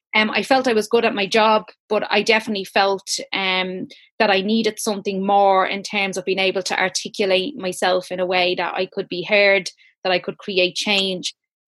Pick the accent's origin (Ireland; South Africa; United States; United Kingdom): Ireland; Killinarden, Leinster; Growing up in Killinarden, there was a mixture of having this amazing community with a huge sense of loyalty and friendship